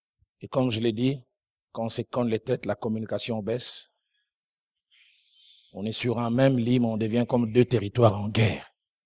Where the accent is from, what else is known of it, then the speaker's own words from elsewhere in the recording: Matadi, Kongo Central, DR Congo; J'ai assisté à une réunion des couples chez nous, au Bas-Congo, à Matadi.